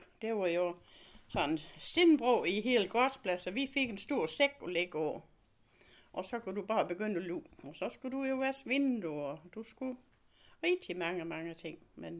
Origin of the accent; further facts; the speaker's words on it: Kvong, Region of Southern Denmark, Denmark; Jeg blev født i Kvong.